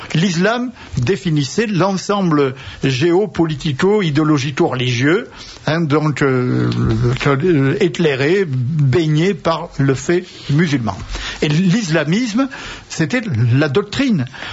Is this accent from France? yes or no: yes; Toulouse, Occitanie, France; comme on dirait chez moi à Toulouse.